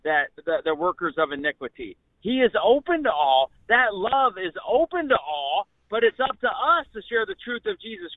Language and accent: English; Dublin, Ohio, United States; is from Dublin, Ohio, just outside of Columbus. And I love my home state.